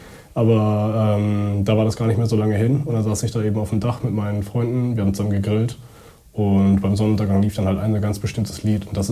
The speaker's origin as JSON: {"language": "German", "region": "Hamburg", "country": "Germany", "said": "ich komme aus Hamburg."}